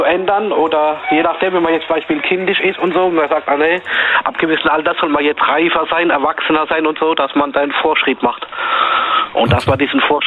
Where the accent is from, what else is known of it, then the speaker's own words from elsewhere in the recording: Mannheim, Baden-Württemberg, Germany; Ich bin aus Mannheim